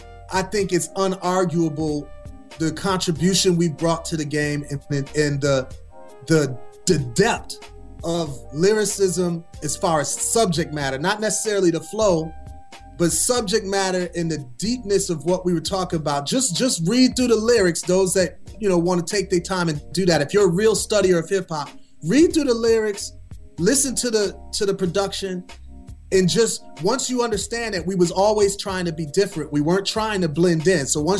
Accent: Milwaukee, Wisconsin, United States; capping it off in my hometown of Milwaukee

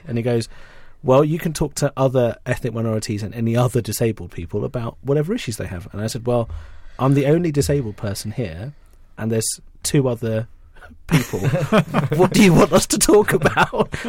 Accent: United Kingdom; So I am British Asian, and I am from a Muslim family.

